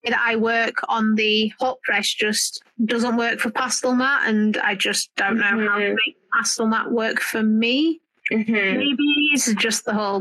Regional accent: Yorkshire and the Humber, United Kingdom; I'm from Yorkshire, so we don't like spending money as it is.

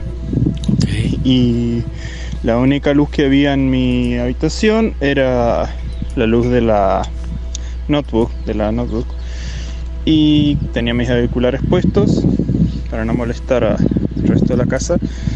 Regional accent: Argentina; soy argentino. Los escucho todos los días

